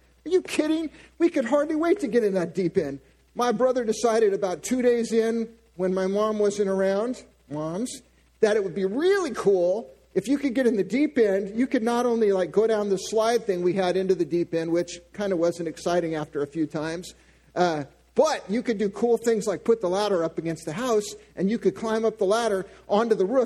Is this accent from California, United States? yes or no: yes; San Diego, California, United States; I grew up in San Diego, and I grew up about 10 minutes from the beach.